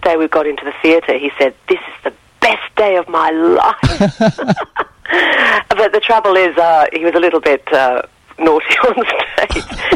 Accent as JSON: {"language": "English", "town": "Geelong", "region": "Victoria", "country": "Australia", "tie": "born or raised there", "said": "We grew up in Geelong and we used to travel up on the train when I was about 15"}